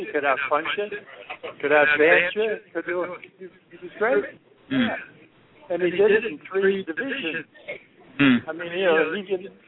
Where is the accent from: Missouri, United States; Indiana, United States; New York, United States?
New York, United States; Brooklyn; I just said I was a kid growing up in Brooklyn and Bay Ridge and reading the papers.